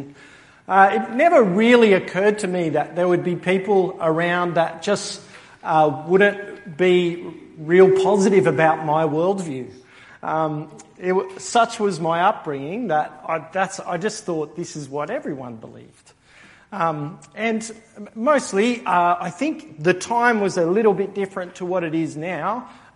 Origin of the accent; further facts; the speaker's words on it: Castle Hill, New South Wales, Australia; also born or lived in Yamina; I grew up in Castle Hill, which is not too far from here. I was born in Chester Hill, then we moved to Yamina, and then when I was about 5, we moved to Castle Hill.